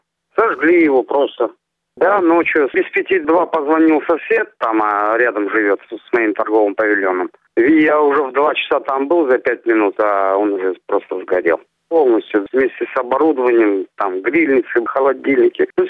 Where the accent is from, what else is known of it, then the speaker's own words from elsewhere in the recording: Crimea, Ukraine; Я из Крыма уеду, это моя родина. Я отсюда никуда не уеду.